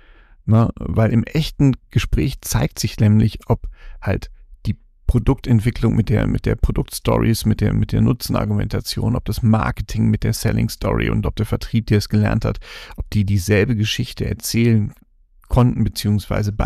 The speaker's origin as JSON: {"language": "German", "town": "Cologne", "region": "North Rhine-Westphalia", "country": "Germany", "said": "Für mich als Kölner total wichtig"}